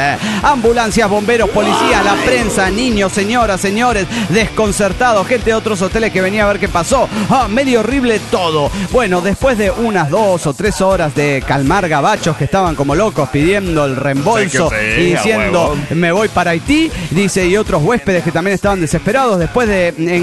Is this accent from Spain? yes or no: no; Campeche, Mexico; Soy el Mushe de Campeche.